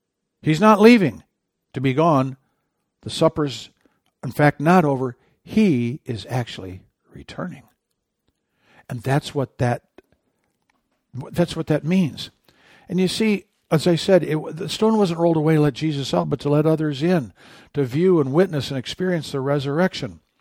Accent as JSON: {"language": "English", "region": "Michigan", "country": "United States", "tie": "born or raised there", "said": "growing up in Michigan, if I headed north, I'd reach the North Pole if I took the right direction north."}